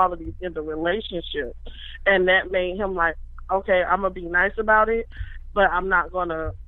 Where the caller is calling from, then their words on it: Orlando, Florida, United States; I'm from Orlando, Florida.